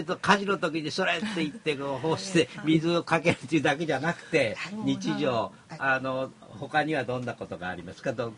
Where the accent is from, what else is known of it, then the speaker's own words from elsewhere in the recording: Tokyo, Japan; 私は東京生まれ東京育ちで、